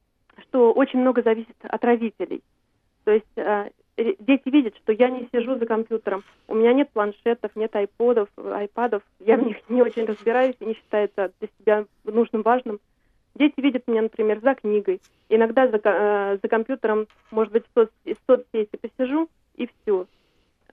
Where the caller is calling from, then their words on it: Moscow Oblast, Russia; Я звоню из Московской области. Угу. Я мама троих детей. У меня старший ребенок 11 лет, средний 4 года и маленький 1,5 годика. Мама достаточно молодая, мне 30